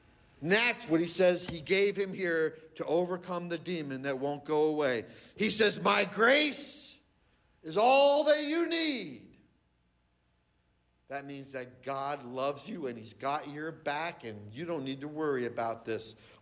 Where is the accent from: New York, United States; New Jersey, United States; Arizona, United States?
New Jersey, United States; I remember growing up in New Jersey, it was boring cats and dogs when I was a kid.